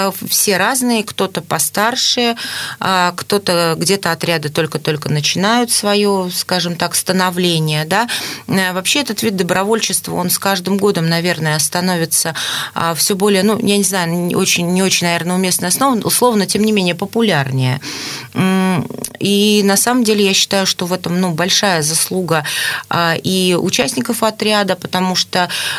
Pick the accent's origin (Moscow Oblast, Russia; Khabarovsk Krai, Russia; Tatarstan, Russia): Moscow Oblast, Russia; Я из Московской области, супруг мой из города Владимир.